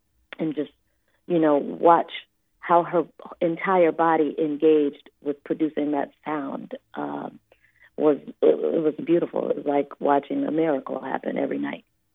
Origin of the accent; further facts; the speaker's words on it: Washington, District of Columbia, United States; Yes, in my hometown of D.C.